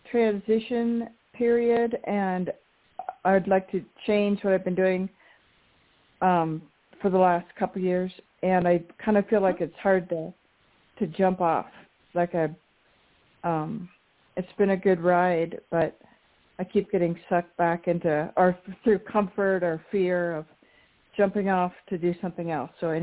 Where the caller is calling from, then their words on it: Colorado, United States; calling from Colorado.